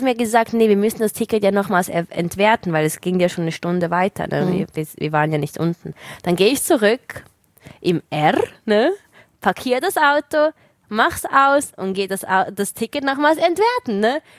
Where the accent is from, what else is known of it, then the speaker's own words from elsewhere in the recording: Switzerland; Ich bin Schweizerin